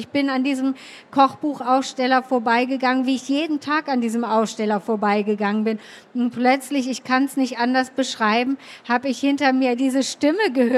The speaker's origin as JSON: {"language": "German", "town": "Hanover", "region": "Lower Saxony", "country": "Germany", "tie": "born or raised there", "said": "Ich bin aufgewachsen am Stadtrand von Hannover in einer Siedlung, die, würde ich sagen, intellektuell alternativ geprägt war."}